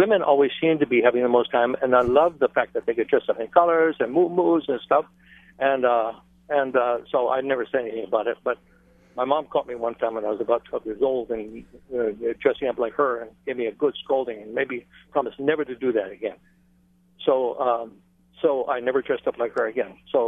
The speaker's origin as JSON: {"language": "English", "region": "Hawaii", "country": "United States", "said": "I'm Hawaii Hawaiian. … on the Big Island."}